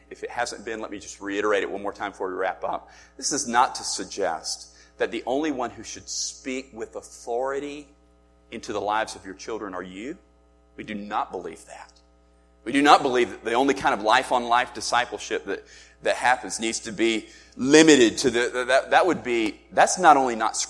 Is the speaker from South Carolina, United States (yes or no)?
yes; Spartanburg, South Carolina, United States; I wanted to take him to Spartanburg, South Carolina, and you got to try the Beacon, and you got to taste this.